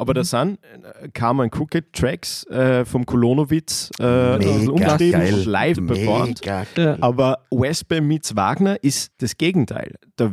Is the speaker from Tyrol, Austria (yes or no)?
no; Salzburg, Austria; als Salzburger, der die Stadt wirklich liebt